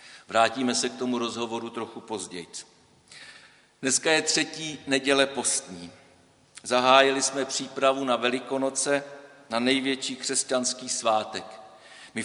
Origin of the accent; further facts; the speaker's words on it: Velké Meziříčí, Vysočina Region, Czechia; also born or lived in Opatov; Já jsem jako kluk vyrůstal na Vysočině v Opatově a ve Velkém Meziříčí.